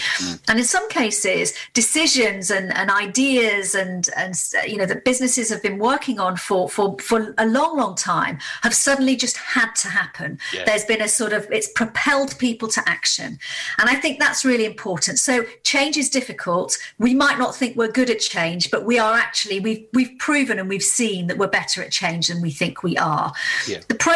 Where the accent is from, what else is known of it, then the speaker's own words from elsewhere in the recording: Leeds, Yorkshire and the Humber, United Kingdom; Well, I'm originally a Yorkshire lass, born in Leeds, and I'm an international speaker.